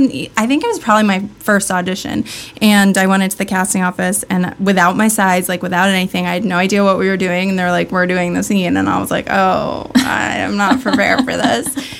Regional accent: New York, United States; I wasn't a child actor by any means, but I grew up in New York

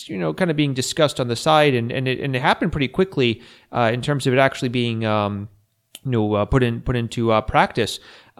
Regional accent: United States; now in Latvia; well, I am American

